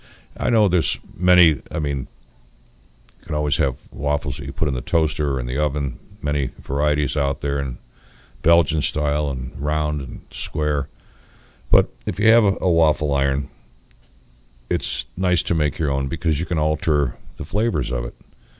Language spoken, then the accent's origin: English; New York, United States; You know, I'm from New York State, and State Fair was always ended on Labor Day, so.